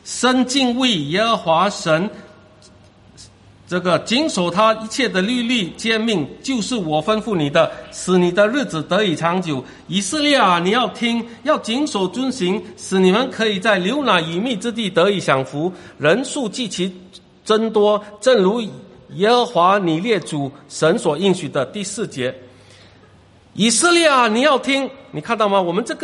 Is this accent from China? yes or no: no; Singapore; 我们新加坡人很喜欢就是祖父祖母来看，